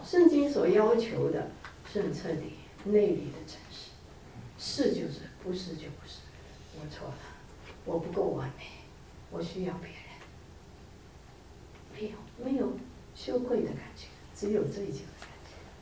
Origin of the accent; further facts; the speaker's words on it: China; 什么叫哀恸？我们中国人哈、啊， 我们特别难啊